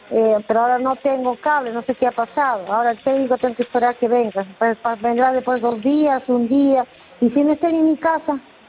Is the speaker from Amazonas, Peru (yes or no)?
no; Chosica, Lima, Peru; Yo soy del distrito de Chosica, Santolaya, de Casa Huerta.